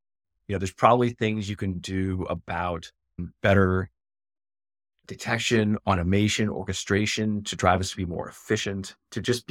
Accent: Minneapolis, Minnesota, United States; moved away as an adult; also born or lived in Boston; I'm originally from Minneapolis, moved to Boston, and was looking for a job in regulatory affairs space

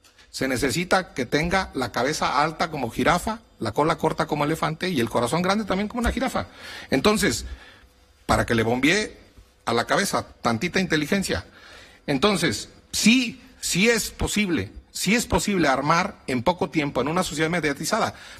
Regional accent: Mexico; Yo soy un mexicano que tengo 4 hijos y que soy optimista

